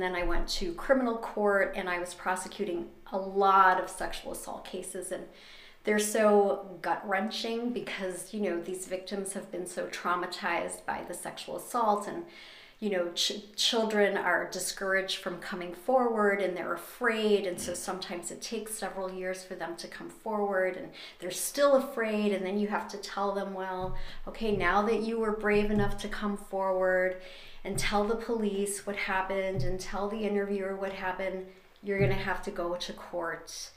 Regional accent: Brooklyn, New York, United States; So I grew up in Brooklyn, New York, lived there with my dad and my brother and my mom. My dad was an immigrant from Italy. My mom was from Switzerland.

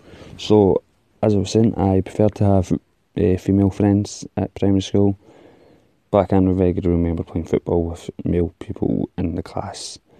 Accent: Gowkthrapple, Scotland, United Kingdom; I was brought up in a place called Gowfrapple, which is also in Scotland, but it's known in Scotland as Gowkey.

